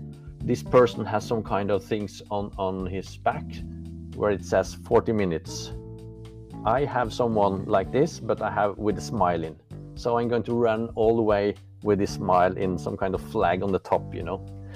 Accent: Molde, Møre og Romsdal, Norway; I'm running to my hometown, Molde, a small village on the west coast of Norway.

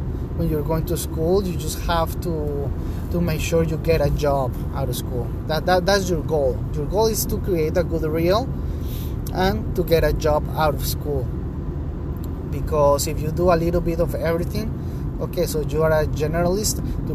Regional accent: Colombia; English is a second language; I was like, I came from Colombia, and I wanted to change careers and do something different.

